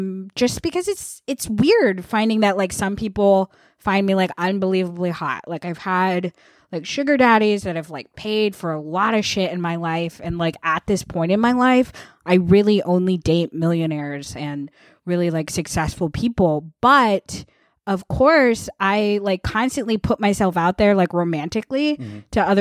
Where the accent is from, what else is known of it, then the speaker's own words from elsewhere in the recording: Vermont, United States; I grew up in Vermont.